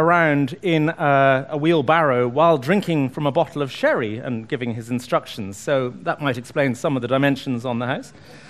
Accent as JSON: {"language": "English", "country": "Ireland", "tie": "born or raised there", "said": "the house that I grew up in Ireland."}